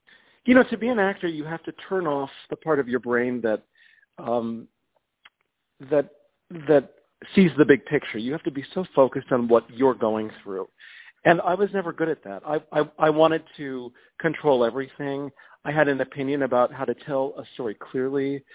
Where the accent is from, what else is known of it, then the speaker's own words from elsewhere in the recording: Potomac, Maryland, United States; because I'm from Potomac, Maryland, I grew up 15 minutes away from it